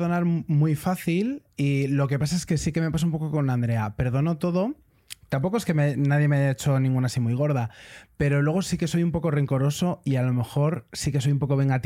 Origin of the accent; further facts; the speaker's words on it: Valencia, Valencian Community, Spain; me acuerdo de estar de fiesta en Valencia y, bueno, yo soy de Valencia.